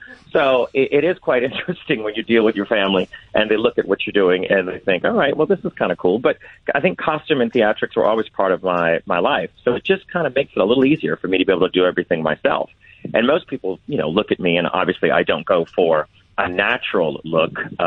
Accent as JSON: {"language": "English", "town": "New Orleans", "region": "Louisiana", "country": "United States", "tie": "born or raised there", "said": "my hometown of New Orleans"}